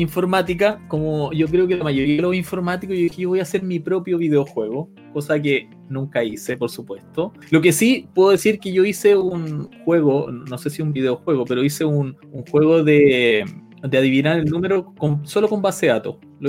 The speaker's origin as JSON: {"language": "Spanish", "country": "Chile", "said": "En ese tiempo éramos puros chilenos, hoy día hay más extranjeros. Es raro que te conteste un chileno en uno de esos"}